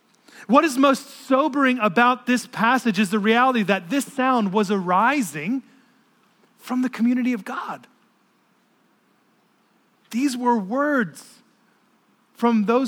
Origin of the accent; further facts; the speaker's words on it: Florida, United States; Augustine, I'm from Florida.